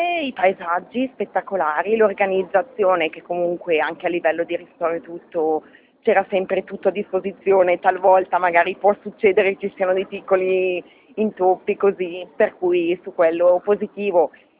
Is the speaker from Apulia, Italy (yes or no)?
no; Crema, Lombardy, Italy; arrivo dalla zona di Crema, vicino a Crema Sterniano